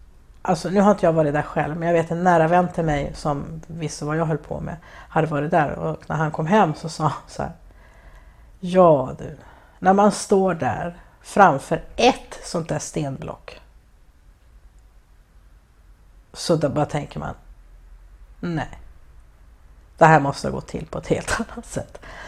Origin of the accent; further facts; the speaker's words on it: Stockholm County, Sweden; Jag är uppväxt i Stockholms skärgård.